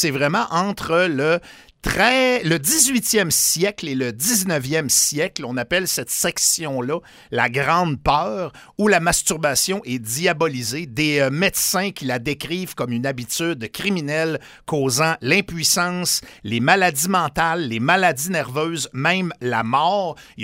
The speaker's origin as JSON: {"language": "French", "town": "Saint-Fulgence", "region": "Quebec", "country": "Canada", "tie": "born or raised there", "said": "Moi, quand j'étais jeune, on était à air ouverte chez nous à Saint-Fulgence."}